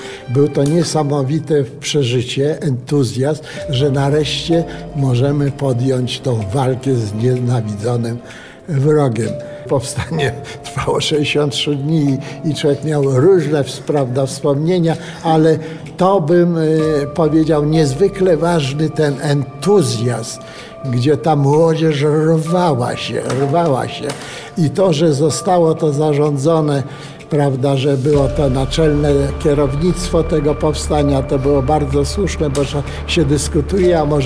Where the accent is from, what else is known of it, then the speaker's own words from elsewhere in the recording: Warsaw, Masovian Voivodeship, Poland; Ja jestem oczywiście z urodzenia warszawiakiem. Urodziłem się w dzielnicy Nowe Brudno. W 1934 roku przeprowadziliśmy się do dzielnicy Stare Miasto. Mieszkaliśmy na ulicy Jezuickiej, to jest od między rynkiem Starego Miasta